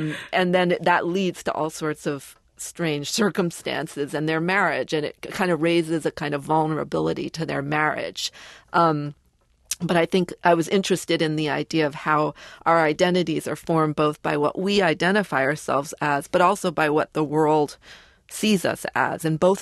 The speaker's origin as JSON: {"language": "English", "town": "Boston", "region": "Massachusetts", "country": "United States", "tie": "born or raised there", "said": "But I was raised in Boston to identify myself as black."}